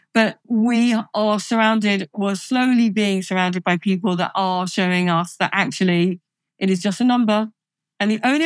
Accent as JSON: {"language": "English", "region": "South East England", "country": "United Kingdom", "said": "I'm actually from Kent, but I did live in London and I had a house there"}